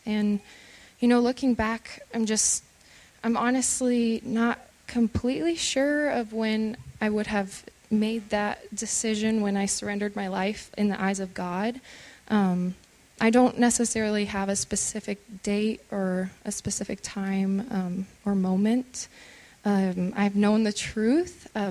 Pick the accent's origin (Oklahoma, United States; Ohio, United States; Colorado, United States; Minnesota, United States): Colorado, United States; Thornton; born there; So I was born in Thornton, Colorado.